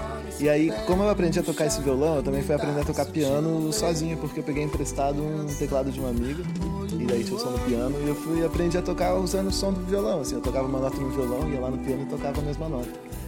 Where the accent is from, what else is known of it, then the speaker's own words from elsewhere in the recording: Farroupilha, Rio Grande do Sul, Brazil; born there; que eu nasci em Farroupilha, pra quem não sabe, lá no Rio Grande do Sul, lá no interior, né, do Sul